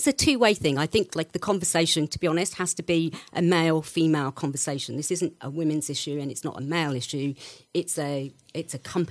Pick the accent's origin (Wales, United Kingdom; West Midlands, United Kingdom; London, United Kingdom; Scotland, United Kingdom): London, United Kingdom; born there; I am from England, yeah. My parents were from India originally, but I was born in London, yes.